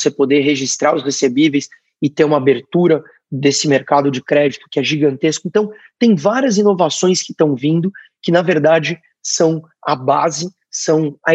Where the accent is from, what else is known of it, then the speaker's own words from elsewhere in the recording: Brazil; quem ganha, como eu estava falando, somos nós, brasileiros, são os indivíduos como um todo.